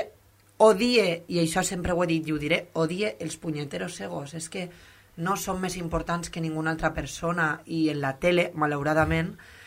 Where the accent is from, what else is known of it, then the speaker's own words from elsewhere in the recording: Godella, Valencian Community, Spain; soc de Godella, nascuda a València, però de Godella i forever and ever. Tinc 29 anys, soc del 92